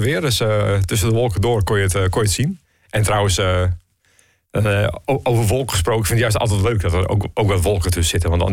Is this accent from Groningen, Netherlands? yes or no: yes; Groningen, Netherlands; Als eerste vraag ik wij als Groningers om even de trein in te stappen en naar Assen te gaan.